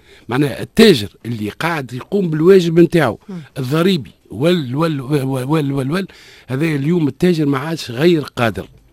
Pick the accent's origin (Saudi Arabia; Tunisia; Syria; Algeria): Tunisia; كلك سوا في المخزون متاع الماء اللي عندنا في تونس